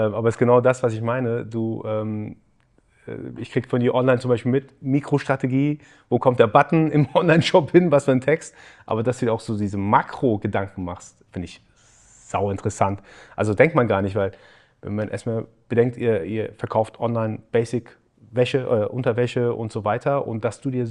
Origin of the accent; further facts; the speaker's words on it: Heidelberg, Baden-Württemberg, Germany; als Heidelberger war es mir natürlich sofort sympathisch, jemanden aus Ladenburg da zu sehen